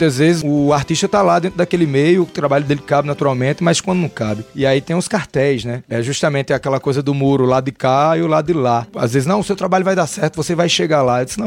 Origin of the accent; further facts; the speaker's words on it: Northeast Region, Brazil; eu venho do Nordeste, né? Venho do sertão, lá da região do Cariri. Uma região que, além das fronteiras dos estados, tem uma identidade muito forte. E eu tenho a sorte de ter nascido nesse lugar